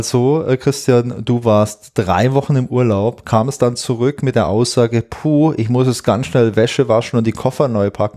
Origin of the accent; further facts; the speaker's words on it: Southern Germany, Germany; in der Schule gab es sowas wie Schulfasching, gab es bei uns in Süddeutschland.